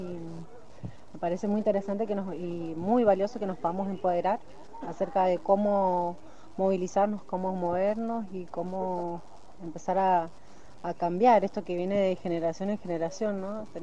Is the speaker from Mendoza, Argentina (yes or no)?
yes; Tupungato, Mendoza, Argentina; soy de Tupungato.